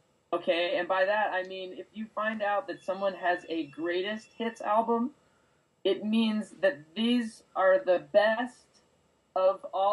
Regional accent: Long Island, New York, United States; I am from Long Island, okay?

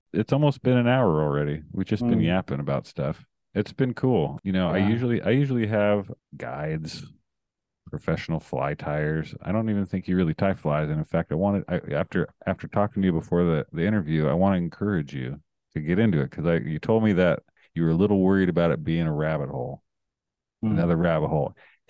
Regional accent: Costa Mesa, California, United States; now in Sacramento, United States; I got family down there still. I mean, I grew up in Costa Mesa and live up here in Sacramento now, but I go down there often.

